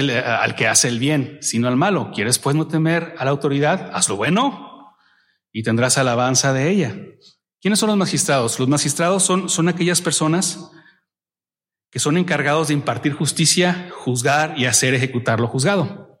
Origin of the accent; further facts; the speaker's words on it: Chihuahua, Mexico; En cualquier otro lugar del país, yo que soy de Chihuahua, no están prohibidas.